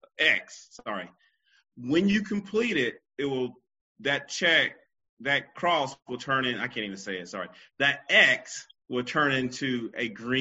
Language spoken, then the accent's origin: English; South Carolina, United States; I'm from the old school. You know, I'm from South Carolina.